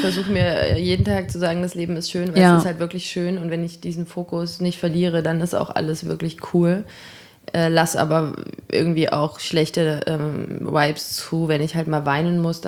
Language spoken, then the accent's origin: German; Greiz, Thuringia, Germany; now in Jena, Germany; ich wohne jetzt seit 6 Jahren in Jena wegen Studium und ich komme aus Greiz, Zollenroda, die Ecke.